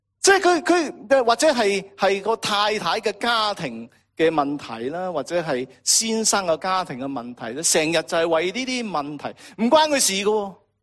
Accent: Guangdong, China; 即系我哋广东人会点讲？

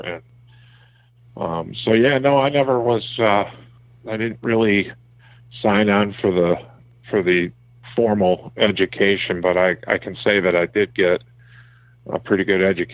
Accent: Livonia, Michigan, United States; also born or lived in Detroit, United States; No, we grew up in Livonia.

